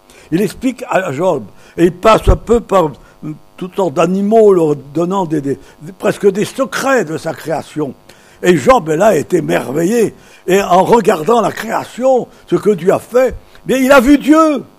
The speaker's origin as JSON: {"language": "French", "town": "Lyon", "region": "Auvergne-Rhône-Alpes", "country": "France", "said": "Vous savez, avec mon épouse, nous sommes d'origine lyonnaise. Nous sommes des Gones. À Lyon, nous avons un parc magnifique"}